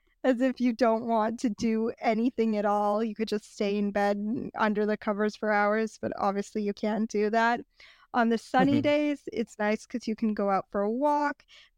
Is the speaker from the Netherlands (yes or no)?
no; Vancouver, British Columbia, Canada; Yes, that is correct. I'm from Vancouver, Canada. So in BC, British Columbia.